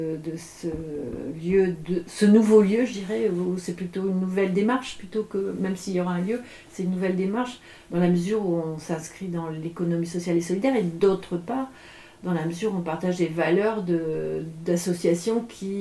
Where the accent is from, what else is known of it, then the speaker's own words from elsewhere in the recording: Béthune, Hauts-de-France, France; Et bon, du coup, moi, je viens de Béthune-Brevet.